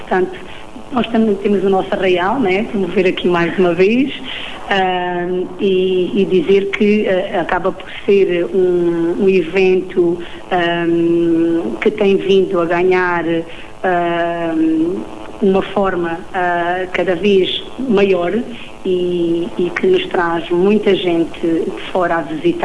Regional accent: Vidigueira, Beja, Portugal; Quando falamos que somos da Vidigueira, falam logo, olha, a terra do vinho, a terra do pão

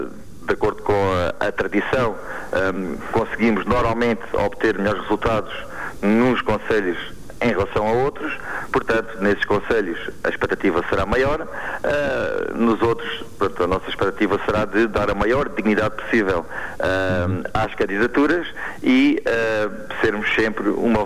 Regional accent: Ourique, Beja, Portugal; para que eu próprio pudesse disponibilizar-me para servir a minha terra. Ourique é um concelho com fortes tradições sociais-democratas

